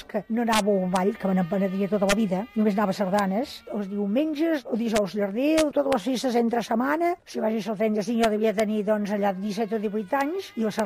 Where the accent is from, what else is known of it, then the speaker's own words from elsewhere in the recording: Sabadell, Catalonia, Spain; vaig néixer a Sabadell ja fa molts anys, l'any 35, per tant ja tinc 77 anys. Sempre he viscut a Sabadell, he treballat a Sabadell, gràcies a Déu, tota la meva vida laboral, i ara estic jubilada.